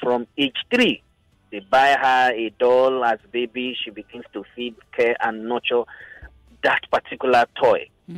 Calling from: Lekki, Lagos, Nigeria; I'm calling from Lekki.

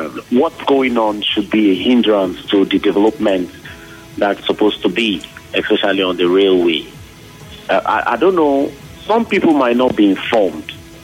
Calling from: Port Harcourt, Rivers, Nigeria; I'm calling from Uniport.

